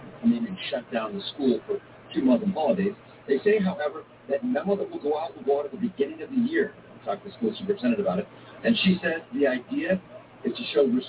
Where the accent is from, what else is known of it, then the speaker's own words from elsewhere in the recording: Waterbury, Connecticut, United States; Growing up in Waterbury myself, going to school, I myself missed a trip because of my holiday.